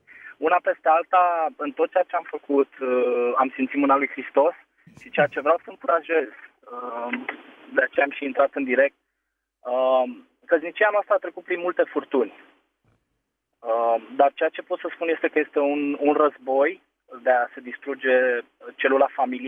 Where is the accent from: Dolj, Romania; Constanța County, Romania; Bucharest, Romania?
Bucharest, Romania; sunt din București.